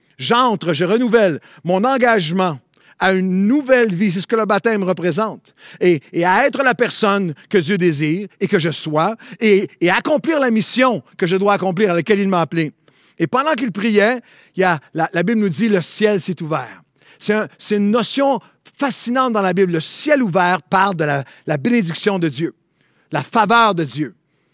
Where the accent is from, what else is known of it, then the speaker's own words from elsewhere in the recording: Quebec, Canada; À chaque fois que je parlais à quelqu'un et que je disais, un pasteur, un leader, que je viens du Québec